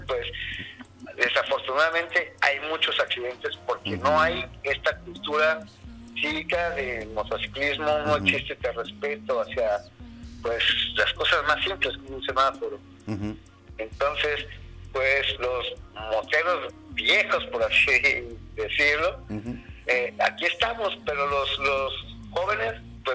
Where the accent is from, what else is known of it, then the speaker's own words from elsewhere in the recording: Mexico City, Mexico; now in Puerto Escondido, Mexico; Yo soy del DF, viví durante 27 años en la Ciudad de México